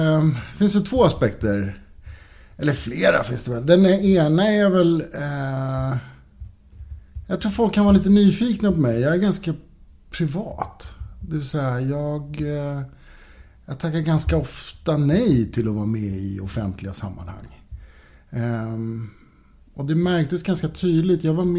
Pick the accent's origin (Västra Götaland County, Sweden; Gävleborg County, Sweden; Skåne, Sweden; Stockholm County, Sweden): Stockholm County, Sweden; Norrtälje; also born or lived in Högdalen; Jag kommer ursprungligen från Norrtälje.